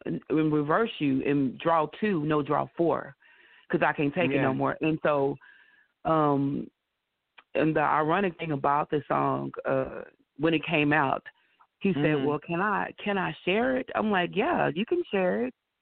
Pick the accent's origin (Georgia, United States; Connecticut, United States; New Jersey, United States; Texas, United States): Texas, United States; Tyler; I'm from Tyler, Texas, and I've been singing over 30 years.